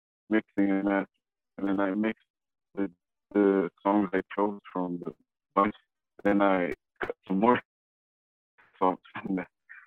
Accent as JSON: {"language": "English", "country": "Zimbabwe", "tie": "born or raised there", "said": "Like growing up in Zimbabwe, like taught me like how important sport to be part of the team is."}